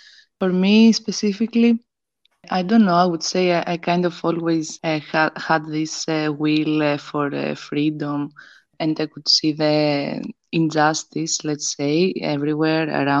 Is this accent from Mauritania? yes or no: no; Greece; I grew up in Ireland, in Greece.